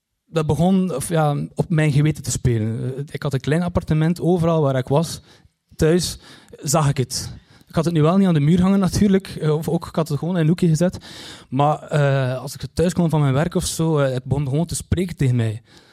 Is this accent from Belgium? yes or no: yes; Kortrijk, Flanders, Belgium; ik kom uit Kortrijk en Kortrijk is zo groot.